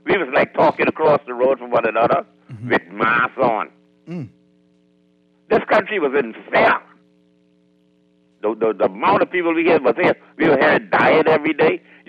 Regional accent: New Providence, Bahamas; I grew up in the Valley. I was voting PLP before Mr. Perry Christie went in the House of Assembly in 1977.

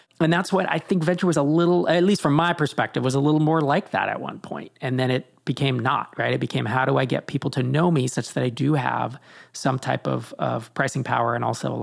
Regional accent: California, United States; Because in the 90s, I grew up in the Bay Area, lived there, I worked construction there

